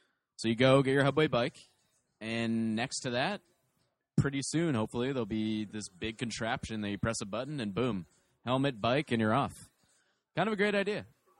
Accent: Needham, Massachusetts, United States; now in San Francisco, United States; I grew up in Boston, outside of Boston, in Needham.

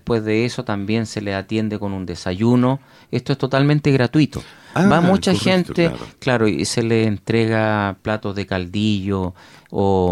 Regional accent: Concepción, Biobío, Chile; yo soy de acá de Concepción

